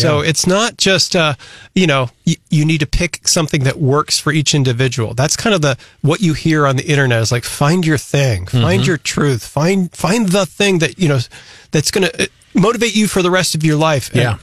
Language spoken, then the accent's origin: English; Chicago, Illinois, United States; born there; I grew up, you know, born in Chicago, you know, Cook County General Hospital on the south side in a Dutch community.